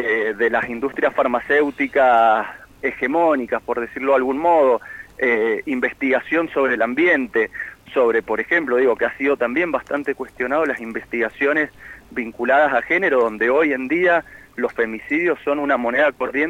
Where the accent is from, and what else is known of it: Argentina